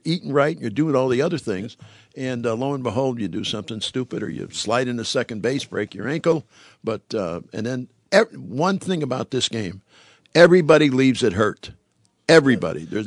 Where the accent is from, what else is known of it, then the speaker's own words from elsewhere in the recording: Chicago, Illinois, United States; See, I'm born and raised in Chicago. I've been a Bears fan all my life. But you know what? I live here, and I still pull for the Lions.